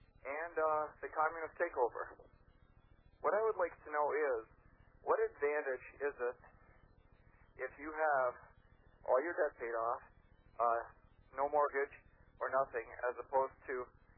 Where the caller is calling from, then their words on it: Canada; I'm calling from Canada